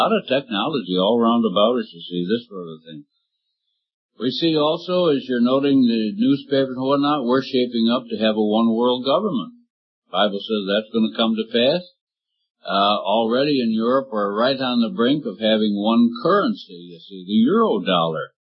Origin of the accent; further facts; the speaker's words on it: Scotland, United Kingdom; born there; being a Scotsman by birth, I was very conscious of wasted money